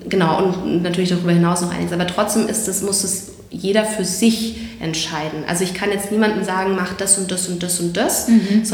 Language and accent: German; Munich, Bavaria, Germany; will ich als Münchner Grantler hier durchs Leben gehen